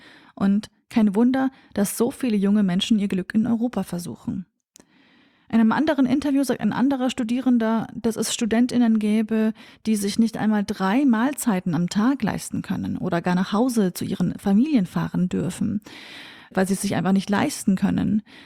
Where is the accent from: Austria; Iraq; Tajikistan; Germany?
Iraq; Sulaymaniyah, Sulaymaniyah Governorate; Es handelt sich hier natürlich auch um meine Heimatregion, meine Heimatstadt Slimani.